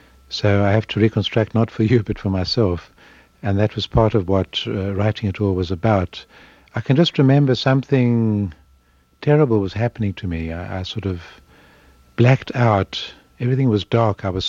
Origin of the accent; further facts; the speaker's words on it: South Africa; first language English; also born or lived in Mozambique; English, which is my mother tongue as a South African, and in Portuguese, which is the most widely spoken language in Maputo, the capital of Mozambique, where I was working at the time.